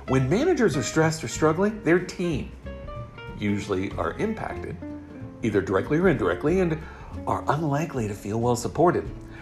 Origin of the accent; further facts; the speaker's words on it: Columbus, Ohio, United States; There are situations in my hometown of Columbus, Ohio